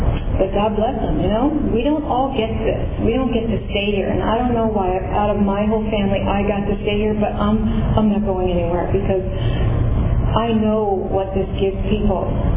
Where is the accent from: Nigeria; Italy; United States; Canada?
Italy; I'm a girl from Italy.